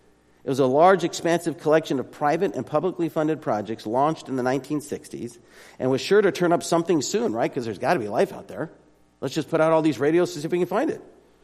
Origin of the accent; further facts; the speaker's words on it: Arizona, United States; I grew up in Arizona, so I'm still fascinated by the fall. The fact that trees turn colors, cactus never turned colors.